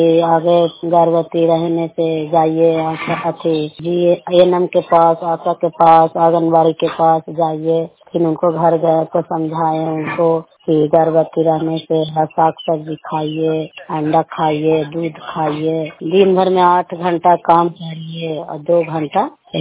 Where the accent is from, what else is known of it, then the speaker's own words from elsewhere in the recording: Kochra, India; कोचरा के रहने वाली हूँ